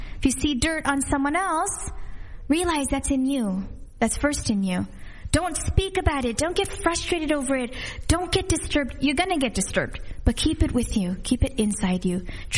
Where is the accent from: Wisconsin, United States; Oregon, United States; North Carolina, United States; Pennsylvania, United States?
North Carolina, United States; When I was a little girl, I had moved from Laguna Beach, North Carolina. I grew up in North Carolina. And I was there with my family, my mother, my father, my sister.